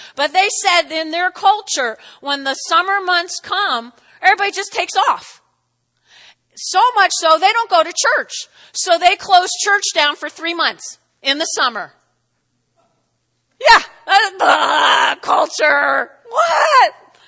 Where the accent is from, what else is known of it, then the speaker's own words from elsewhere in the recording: United States; But, you know, I was raised only in the United States.